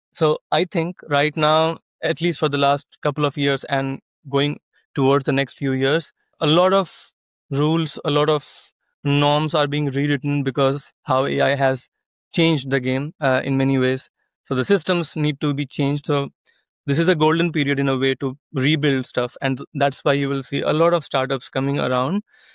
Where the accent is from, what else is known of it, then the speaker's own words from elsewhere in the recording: India; So as I mentioned, I grew up in India, also different parts of India. My dad was in a government job, so he used to get transferred a lot.